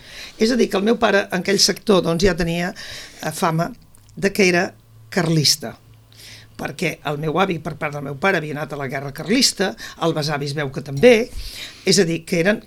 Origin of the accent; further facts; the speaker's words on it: Sitges, Catalonia, Spain; also born or lived in Huesca; vam venir cap aquí a Sitges, i bueno, des de l'any 34 que estic a Sitges, per tant, a mi em van portar a Sitges amb 4 anys, llavors vol dir que dels 77 que tinc, comprendràs que sóc sitgetana.